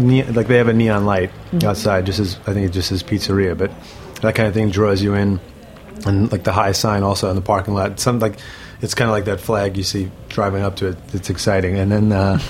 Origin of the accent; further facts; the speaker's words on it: Brooklyn, New York, United States; South Brooklyn. I grew up in Midwood, Dimmis Park area.